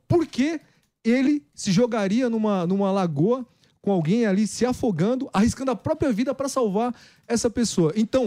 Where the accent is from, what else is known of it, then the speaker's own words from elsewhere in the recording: Serra Talhada, Pernambuco, Brazil; now in São Paulo, Brazil; Eu sou pernambucano, né? Cidade de Serra Talhada, mas vim morar na periferia de São Paulo em 95.